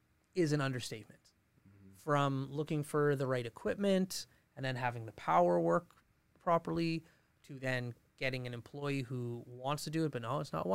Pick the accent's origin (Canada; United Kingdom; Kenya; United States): Canada; Fort McMurray, Alberta; When I grew up in Fort McMurray, it was pretty small. There wasn't a lot to do, per se. Like, I loved it here. I wouldn't choose anywhere else to grow up.